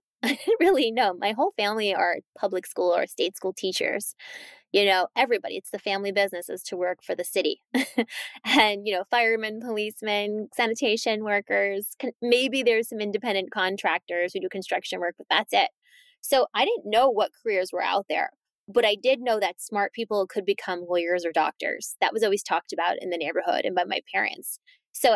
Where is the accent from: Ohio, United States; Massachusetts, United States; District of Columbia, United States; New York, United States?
New York, United States; Queens; Well, I'm from a community in Queens, which is, I think, still the borough in the United States that speaks the most languages.